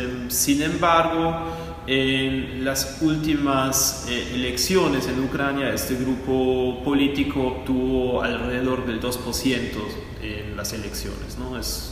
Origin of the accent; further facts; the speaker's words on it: Germany; Spanish is a second language; moved away as an adult; also born or lived in United States / Argentina; now in Colombia; Como se puede escuchar, tal vez por mi acento, no soy colombiano, sino alemán. Yo vivo en Colombia desde el año 2019 y antes de venir a Colombia me formé en Estados Unidos y Argentina a nivel de posgrado